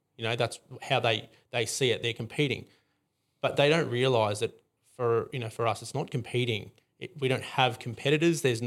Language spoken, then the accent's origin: English; Drouin, Victoria, Australia; I'm here and I'm from Druin.